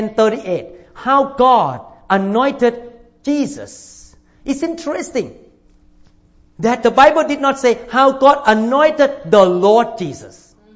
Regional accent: Thailand; English is a second language; But I grew up in Thailand where we have the king.

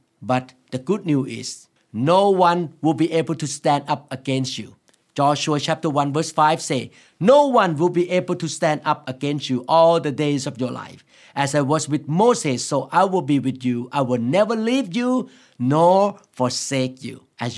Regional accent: Thailand; born there; English is a second language; even though I was born in Thailand, I was born as a Buddhist, but eventually God called me into the kingdom of God. And God called me to be a pastor of a local church in America.

